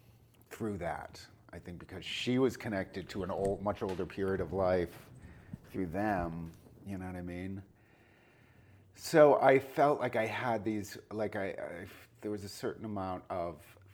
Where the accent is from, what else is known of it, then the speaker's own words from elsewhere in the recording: Plymouth, Massachusetts, United States; I was born in Plymouth, Massachusetts, which is a town that contains the smaller little town I lived in, Manomet, Massachusetts.